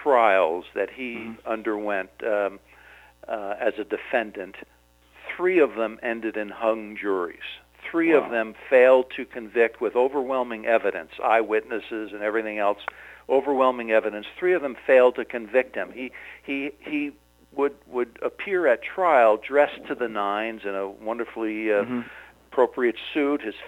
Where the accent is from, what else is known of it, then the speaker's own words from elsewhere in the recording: Ramsey, New Jersey, United States; I happen to sit on the Board of Education in my hometown right now in Ramsey, New Jersey, in Bergen County, the same place where these murders took place.